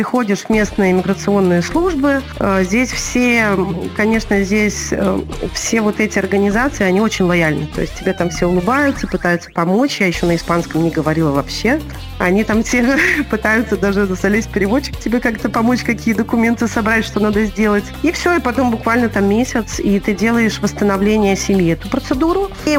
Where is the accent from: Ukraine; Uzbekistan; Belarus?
Belarus; И я помню, что мне не верили дети во дворе, что я из Беларуси.